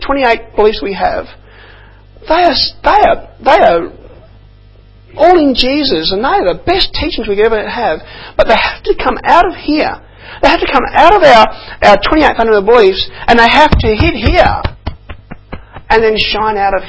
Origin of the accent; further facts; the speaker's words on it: Mildura, Victoria, Australia; I grew up in Mildura.